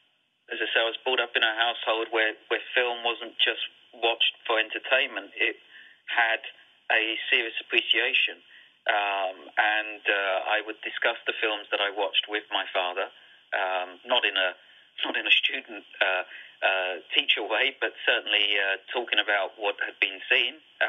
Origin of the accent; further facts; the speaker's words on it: England, United Kingdom; I grew up in England with what you could call the video age.